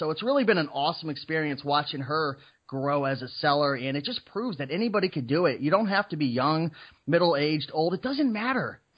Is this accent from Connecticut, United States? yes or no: yes; Connecticut, United States; I'm 28 years old. I'm from Connecticut. Yes, Connecticut, where there's a rougher and rougher winter each and every year.